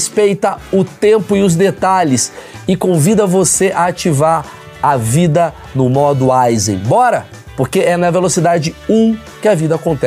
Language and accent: Portuguese; Rio de Janeiro, Brazil; Eu cresci no Rio de Janeiro